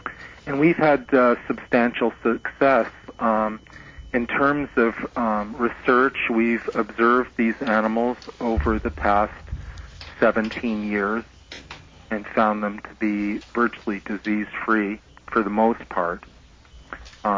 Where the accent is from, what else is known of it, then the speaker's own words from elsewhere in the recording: Toronto, Ontario, Canada; I'm from Toronto originally